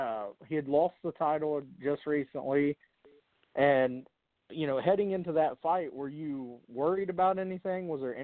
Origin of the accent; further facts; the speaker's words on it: Ohio, United States; I'm from Ohio, so, you know, like the Mancinis and Aaron Pryors and guys like that.